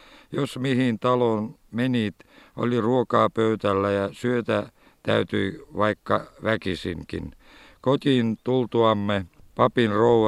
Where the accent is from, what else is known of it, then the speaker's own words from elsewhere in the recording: Venehjärvi, Republic of Karelia, Russia; No Pohrotsa ja Venehjärve minun kotikylässä juhlittiin sillä tavalla samoin elokuun 27. päivä